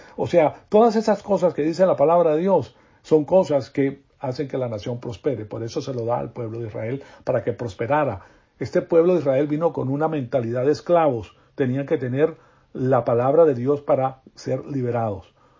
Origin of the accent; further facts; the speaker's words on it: Venezuela; A mí me fascina Venezuela, me crié en Venezuela, amo a Venezuela, pero, caramba, me doy cuenta, yo estudié en La Salle, en Venezuela